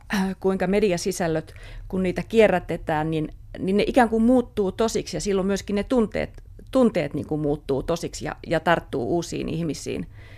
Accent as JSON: {"language": "Finnish", "town": "Lammi", "region": "Kanta-Häme", "country": "Finland", "tie": "born or raised there", "said": "No se on itse asiassa mun kotikuntani"}